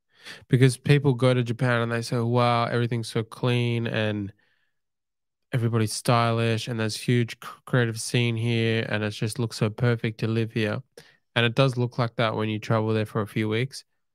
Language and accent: English; South Africa; born there; Because I was born in South Africa, and and I have some family there.